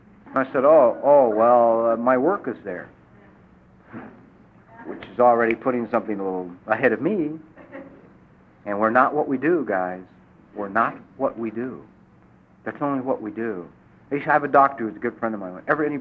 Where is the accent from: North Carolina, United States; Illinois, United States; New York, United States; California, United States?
California, United States; Los Angeles; I'm from Los Angeles, which has not been my experience with emergency hospitals and doctors.